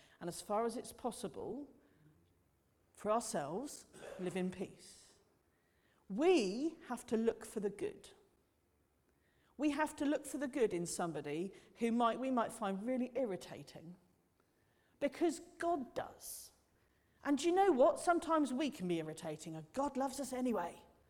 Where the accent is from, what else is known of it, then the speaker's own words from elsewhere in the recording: United Kingdom; And we're very British.